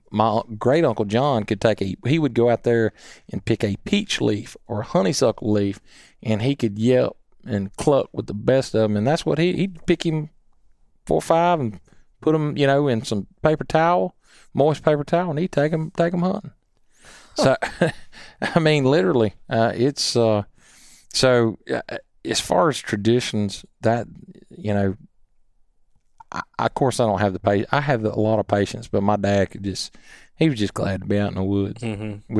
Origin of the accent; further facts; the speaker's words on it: Columbiana, United States; He hunted with me growing up in Columbiana